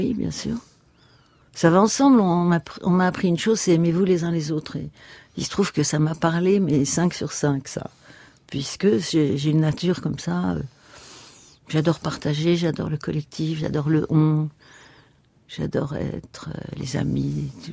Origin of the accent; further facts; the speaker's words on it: Versailles, Île-de-France, France; born there; je suis catholique, bon, je suis catholique, j'ai la foi, je suis née à Versailles